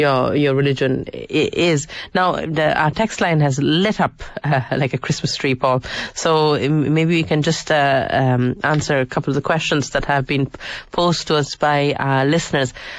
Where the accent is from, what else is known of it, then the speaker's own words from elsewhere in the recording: Italy; I grew up in Italy and I was in a Catholic school and we weren't Catholics, we were Christians, but still I didn't feel very comfortable, because I was the only non-Italian child